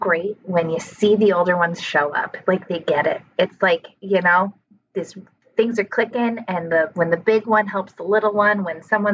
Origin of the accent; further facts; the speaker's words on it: Davenport, Iowa, United States; So I am back in my hometown, Davenport, Iowa. I grew up here, and my husband is also from here.